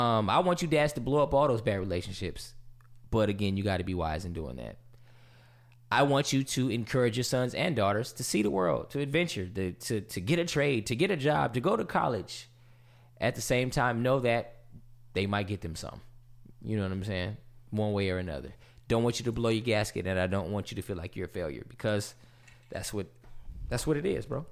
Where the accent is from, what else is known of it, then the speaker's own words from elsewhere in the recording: California, United States; You know, I'm from California.